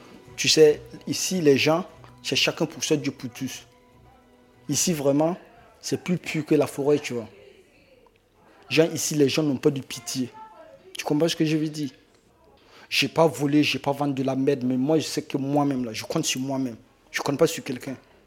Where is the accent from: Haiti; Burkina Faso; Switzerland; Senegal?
Burkina Faso; now in France; J'ai 28 ans. Je suis burkinabé. Celui-là, bientôt ça fait 2 ans que je suis sur le boulevard. Ici à Château d'Eau